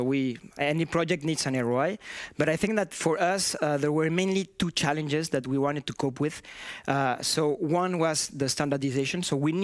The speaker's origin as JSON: {"language": "English", "country": "Mexico", "tie": "born or raised there", "moved": "as an adult", "lives_now": "France", "said": "I always like to say that I'm Mexican. And so I was born in Mexico, and since I was a little boy, I used these pens"}